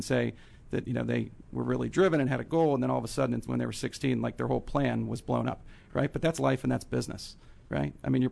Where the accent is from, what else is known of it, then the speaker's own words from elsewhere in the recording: McLean, Virginia, United States; also born or lived in Connecticut; I was born in Connecticut, but I moved here when my parents were divorced when I was six. And I grew up in McLean.